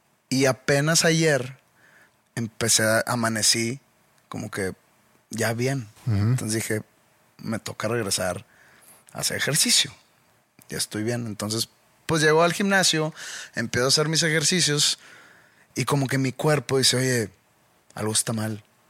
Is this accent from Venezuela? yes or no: no; Nuevo León, Mexico; Creo que pues somos el estado de la República Mexicana que más aporta a la federación.